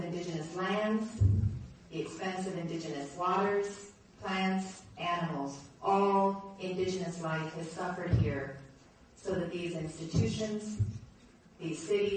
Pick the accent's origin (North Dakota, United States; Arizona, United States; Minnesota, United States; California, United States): Minnesota, United States; now in Victoria, Canada; I'm a Dakota from the Upper Sioux Reservation located in southwestern Minnesota